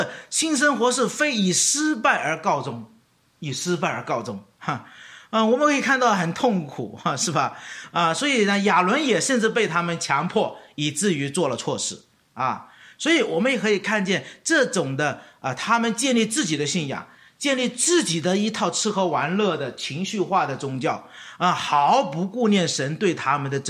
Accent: China; 我是在中国土生土长的

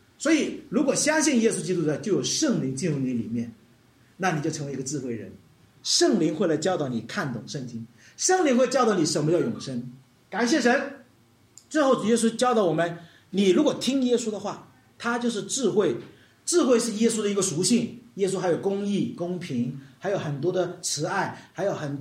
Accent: China; 我们中国人有句话说"近墨者黑"，是不是？

